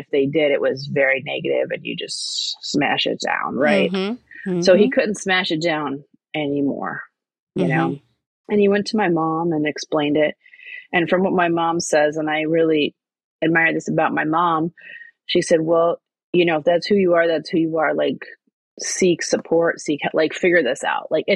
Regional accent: New York, United States; I was born in New York, and I was raised by my two dads and my mom all in one household in the 1980s.

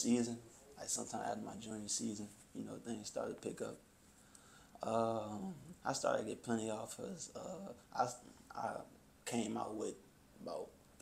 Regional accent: New Orleans, Louisiana, United States; My dad, you know, I'm from New Orleans, and they had Hurricane Katrina, and most of my family had moved out there after that.

